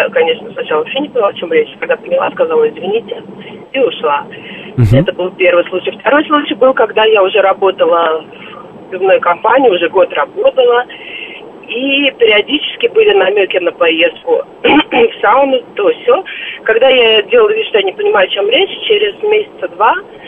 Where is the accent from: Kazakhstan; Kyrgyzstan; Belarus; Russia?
Russia; Moscow; born there; я родилась на Красной Пресне.